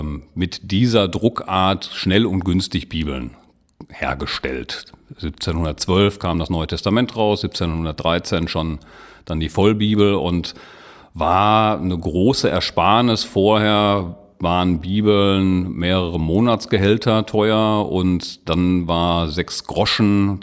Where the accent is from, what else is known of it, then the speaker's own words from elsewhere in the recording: Lüdenscheid, North Rhine-Westphalia, Germany; now in Dortmund, Germany; Bin jetzt 48 noch und stamme aus gebürtig aus Lüdenscheid und aber mit dem Studium in Wuppertal und Bochum dann sozusagen auch irgendwann schnell ins Ruhrgebiet gekommen und seit fast 20 Jahren wohne ich jetzt auch hier in Dortmund